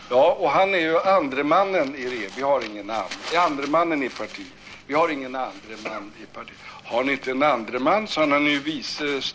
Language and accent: Swedish; Stockholm, Stockholm County, Sweden; born there; Jag brukar ju skryta med att jag är söderkis. Det där tar inte söderkisarna riktigt på allvar. Jag var det till jag var 2 år.